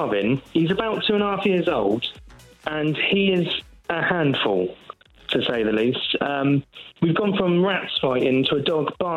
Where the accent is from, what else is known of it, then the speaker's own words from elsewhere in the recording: Eastleigh, South East England, United Kingdom; I am from Eastleigh.